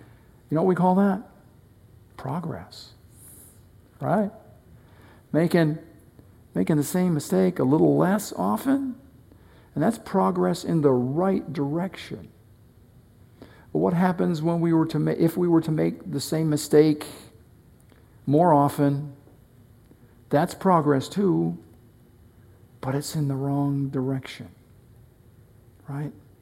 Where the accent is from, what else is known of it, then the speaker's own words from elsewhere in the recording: New Hampshire, United States; I grew up in New Hampshire